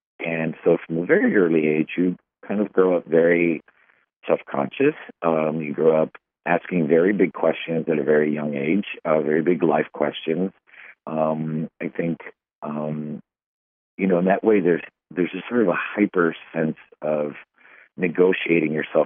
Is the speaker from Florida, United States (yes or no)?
yes; Miami, Florida, United States; their family is just as kooky as a Cuban family growing up in Miami like mine